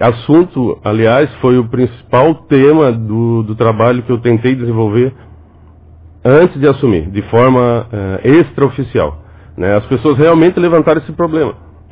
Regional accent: Urussanga, Santa Catarina, Brazil; eu sou natural de Uruçanga, né? E isso facilita bastante, porque a gente anda pela cidade desde que nasceu

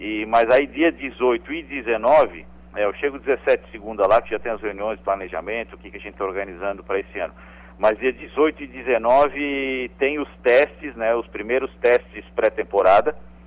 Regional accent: Criciúma, Santa Catarina, Brazil; É, sou natural de Criciúma, né?

